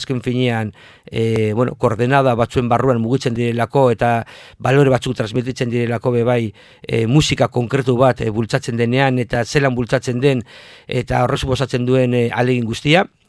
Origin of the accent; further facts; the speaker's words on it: Bilbao, Basque Country, Spain; gu Bilbokoa gara, ez? Eta orduan, Bilbokoak, daukagu gure arrotasun puntu bat